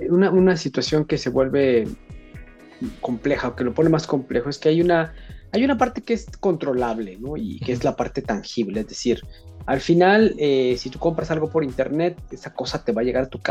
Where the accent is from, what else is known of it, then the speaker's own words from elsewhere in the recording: Mexico; Oye, sí, yo soy mexicano, somos mexicanos